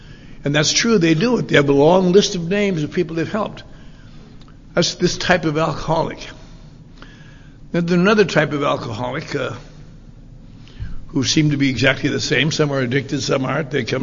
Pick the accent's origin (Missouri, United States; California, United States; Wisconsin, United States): Wisconsin, United States; When I was a little boy I didn't know it, but I was growing up in Wisconsin